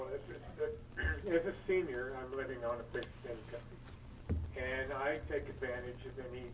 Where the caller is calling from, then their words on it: Prairie City, Oregon, United States; I'm calling from Prairie City, Oregon.